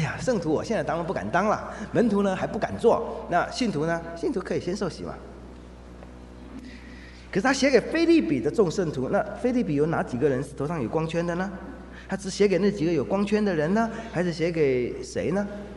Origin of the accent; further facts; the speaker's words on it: Taiwan; 如果你我们来自台湾的人